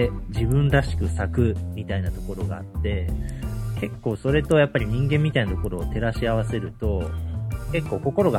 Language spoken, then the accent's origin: Japanese; Tottori, Japan; 鳥取県が私の実家なんですけども、うん、そちらの方に私は U ターンしまして、実家の花屋を継いで3代目をしております。